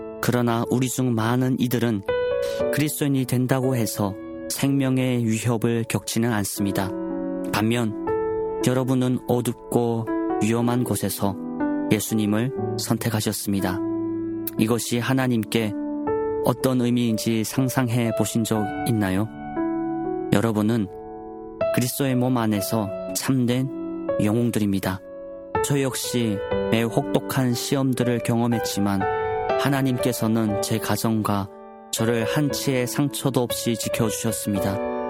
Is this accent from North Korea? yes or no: yes; North Korea; 저희 고향 북조선 땅을 위해서도